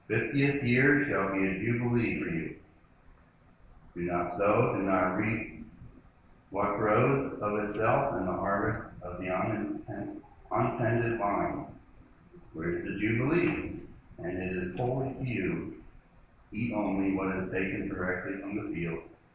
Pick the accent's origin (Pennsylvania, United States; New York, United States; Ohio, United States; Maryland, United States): Pennsylvania, United States; Wernersville; I grew up in Ames Church down there in Wernersville. Most of … are buried down there.